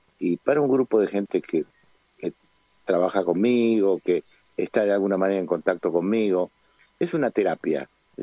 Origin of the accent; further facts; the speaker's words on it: Argentina; te quiero contar estas tres vivencias que me duelen mucho como argentino.